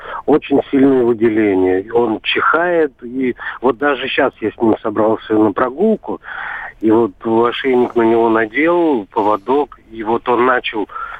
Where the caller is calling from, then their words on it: Udmurtia, Russia; Здрасте, из Удмуртии.